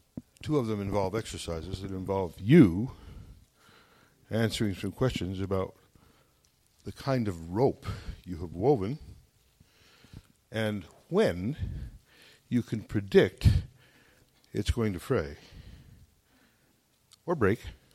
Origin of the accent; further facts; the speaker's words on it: Star Valley, Wyoming, United States; I was raised in Star Valley, Wyoming. When you still couldn't get out of the valley in the winter because it was snowed in.